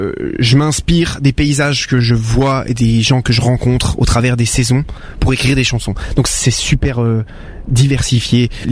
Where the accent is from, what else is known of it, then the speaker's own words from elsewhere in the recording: Grand Est, France; Je viens des Vosges. À la base.